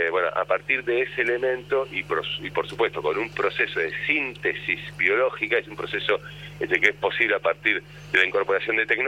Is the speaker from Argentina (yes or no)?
yes; Tandil, Buenos Aires Province, Argentina; lo mismo en la ciudad de Tandil, por ejemplo, de donde soy yo